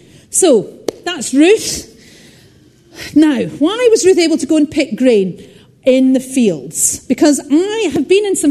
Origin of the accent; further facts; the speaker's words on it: Scotland, United Kingdom; I'm from Scotland.